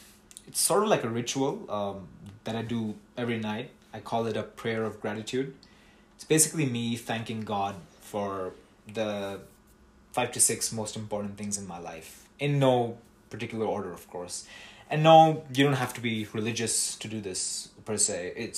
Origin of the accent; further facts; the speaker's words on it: Kolkata, West Bengal, India; Now, I'm from Kolkata, and seeing a beggar wasn't uncommon in India.